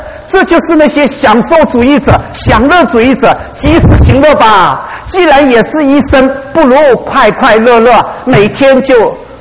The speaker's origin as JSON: {"language": "Chinese", "country": "China", "said": "我们中国人不是常常渴望到达一个境界"}